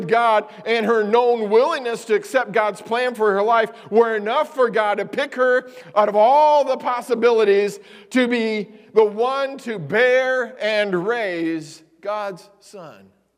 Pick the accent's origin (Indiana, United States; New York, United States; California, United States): Indiana, United States; Brazil; You know, people, where are you from? Brazil. Really? You come here from South America? I've been asked that before. Because it is so small. Well, it's kind of like between Terre Haute and Indianapolis.